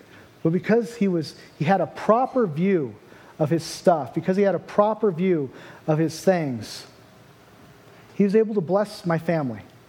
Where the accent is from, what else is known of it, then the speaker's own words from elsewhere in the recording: Portland, United States; I was from Portland, and in Portland, at least once a year, we get like 2 feet of snow